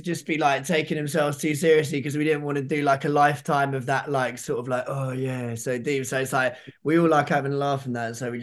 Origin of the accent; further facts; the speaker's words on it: Hastings, South East England, United Kingdom; growing up in Hastings, it's like live music is everything.